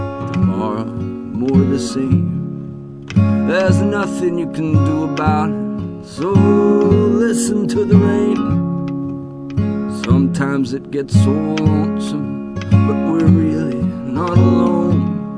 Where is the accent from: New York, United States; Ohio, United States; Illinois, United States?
New York, United States; Long Island; And then, growing up in Long Island, I always like to say